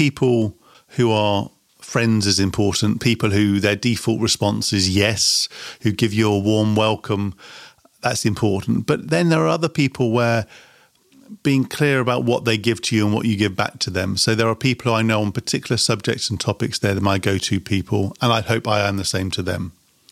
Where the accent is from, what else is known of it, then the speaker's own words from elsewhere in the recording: United Kingdom; as a Brit, my sense of humour is brilliant.